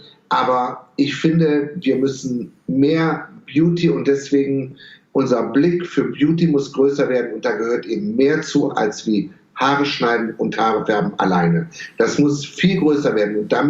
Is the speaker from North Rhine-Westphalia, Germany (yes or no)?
yes; Düsseldorf, North Rhine-Westphalia, Germany; Ich bin Düsseldorfer